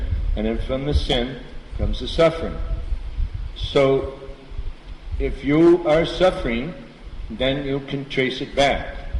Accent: United States; I'm American. I don't think I even know that one.

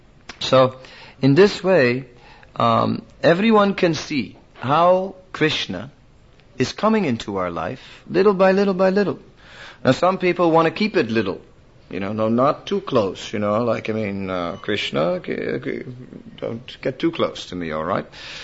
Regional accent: Netherlands; English is a second language; because I'm from Holland, you know.

